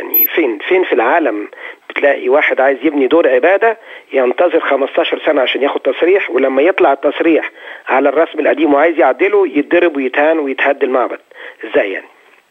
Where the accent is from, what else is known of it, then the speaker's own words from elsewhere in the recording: Egypt; للحكماء عندنا في مصر، هم اللي يقولوا إذا كان في أهداف سياسية وإزاي يدافعوا عننا